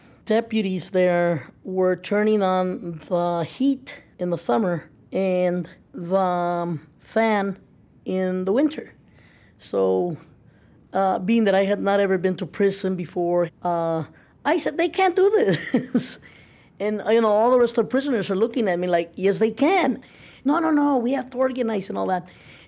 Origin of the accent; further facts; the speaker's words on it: El Paso, Texas, United States; I'm originally from El Paso, Texas.